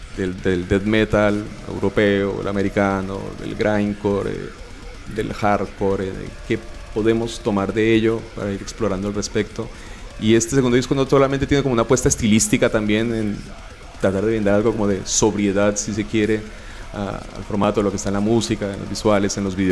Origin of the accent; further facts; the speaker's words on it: Colombia; siendo latino, siendo colombiano, siendo migrante también desde aquí